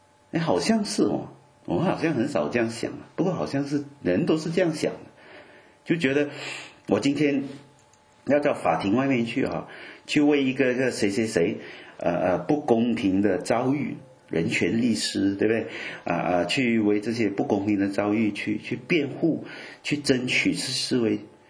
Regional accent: Malaysia; also born or lived in Canada; now in France; 我是东方人我是从马来西亚来。

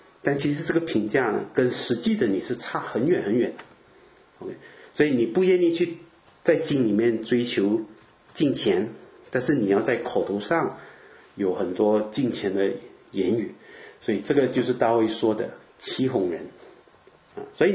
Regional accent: Malaysia; also born or lived in Canada; 我以前在加拿大的时候，我在说马来西亚人呢，我们中文都不好啊。

